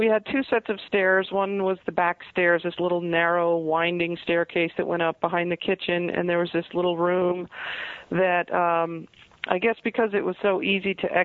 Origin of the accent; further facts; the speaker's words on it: Huntington, New York, United States; Yeah, I was born and raised in Huntington.